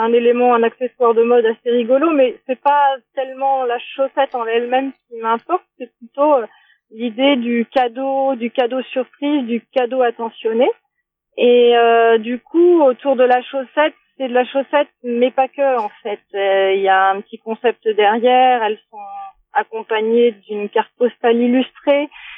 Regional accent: Saint-Juvat, Brittany, France; moi je suis de Dinan, enfin de Saint-Juvas à côté de Dinan

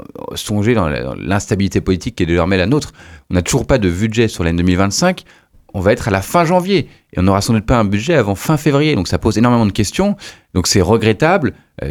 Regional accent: Brittany, France; on a besoin d'avoir de l'investissement chez nous, en Bretagne, entre Loudéac et Lamballe

